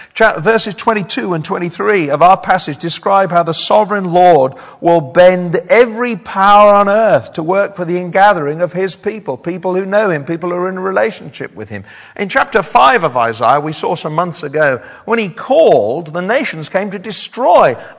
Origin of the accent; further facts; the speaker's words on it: United Kingdom; I'm partly because I'm British and I just don't like that, such things.